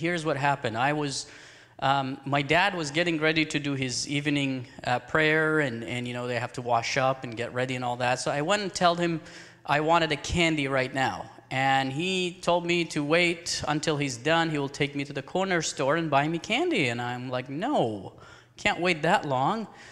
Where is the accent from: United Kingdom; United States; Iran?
Iran; English is a second language; I'm originally from Iran, as I mentioned, and I was born physically blind in southern Iran and grew up as a Muslim there, obviously.